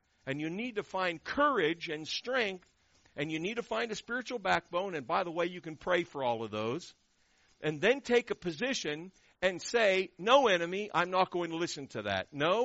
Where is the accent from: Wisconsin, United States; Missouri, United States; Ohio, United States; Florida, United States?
Ohio, United States; born there; I was born north of the Mason-Dixon line. I was born in Ohio